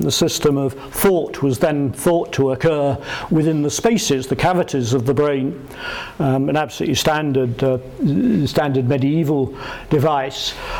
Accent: Windsor, South East England, United Kingdom; Windsor was my hometown, so it's slightly odd

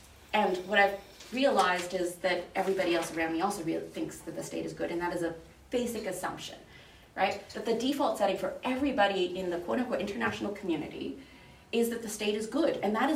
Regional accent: Canada; me as a Canadian with my peacekeeping ideals

